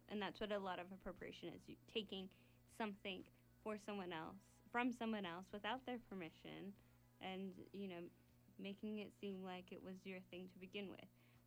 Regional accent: India; me being a woman, me being Indian, and all those other, like, traits and characteristics.

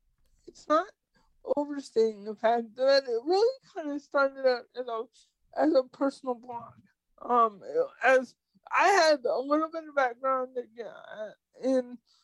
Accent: Canada; also born or lived in Atlanta / Minneapolis; I miss my universal healthcare, because being disabled and growing up in Canada, you had really good, really, really good services.

